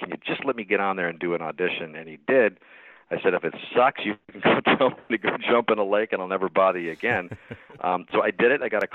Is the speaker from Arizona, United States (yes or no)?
yes; Tucson, Arizona, United States; But, you know, growing up in Arizona, growing up in Tucson, following the Wildcats